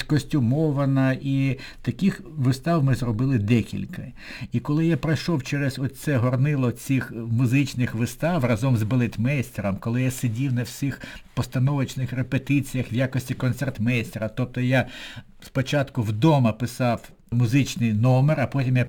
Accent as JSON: {"language": "Ukrainian", "region": "Kyiv", "country": "Ukraine", "said": "ми, будучи обоє кияни, ми з ним зустрілися в далекій Канаді, в далекому місті Едмонтоні"}